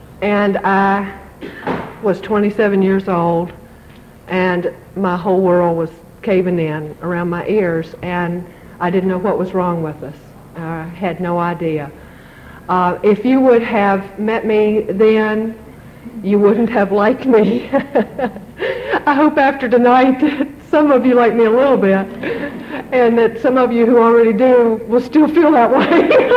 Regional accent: West Point, Virginia, United States; I'm from West Point, Virginia. Point West, Virginia.

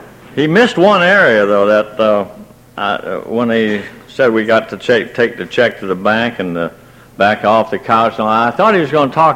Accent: Buffalo, New York, United States; also born or lived in Ayr, Scotland; now in Bessemer, United States; I was born in Scotland. I was born in Ayr, Scotland. My folks moved to Buffalo, New York. And, it was South Scotland and South Buffalo. And I live in South Bessemer.

